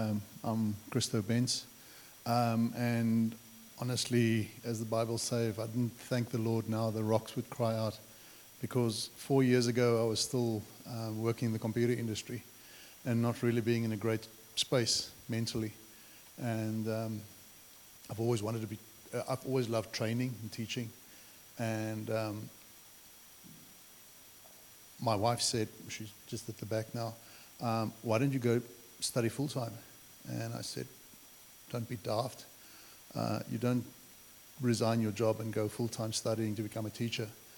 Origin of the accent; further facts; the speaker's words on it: South Africa; also born or lived in Brisbane; now in Gympie, Australia; And we immigrated from South Africa. I lived in Brisbane for a while I was studying. And then just stepped out in faith to come to Gympie.